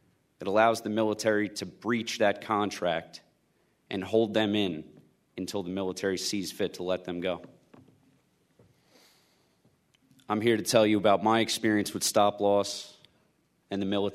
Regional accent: Belmore, New York, United States; I'm from Belmore, a town in Long Island, New York, 20 minutes out of Manhattan. I could see the smoke when the towers fell on September 11th.

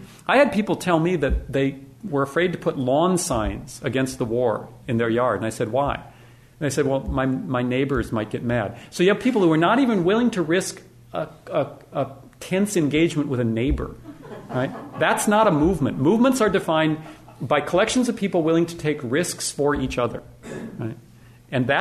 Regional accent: North Dakota, United States; So when I'm a simple boy from the prairie. I grew up in North Dakota, right? Very harsh climate. You sort of learn to live simply.

